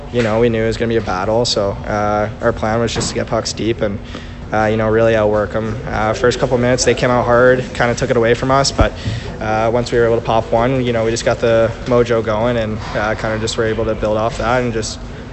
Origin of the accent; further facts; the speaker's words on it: Boston, Massachusetts, United States; from Boston, Massachusetts, and 18 years old.